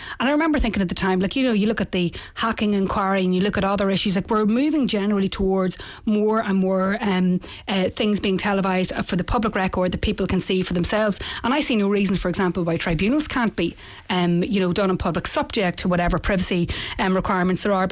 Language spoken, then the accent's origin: English; England, United Kingdom; where I grew up in the North